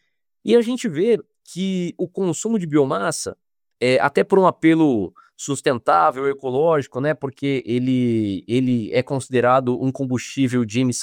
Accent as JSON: {"language": "Portuguese", "region": "São Paulo", "country": "Brazil", "said": "Eu sou de São Paulo, capital, né? Mas eu fico rodando aí o Brasilzão afora e um pouquinho no Paraguai também."}